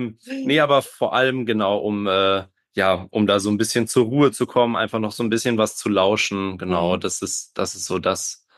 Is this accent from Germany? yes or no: yes; Sankt Augustin, North Rhine-Westphalia, Germany; now in Bonn, Germany; Ich komme ursprünglich aus St. Augustin und bin dort auch bis zum Abitur zur Schule gegangen.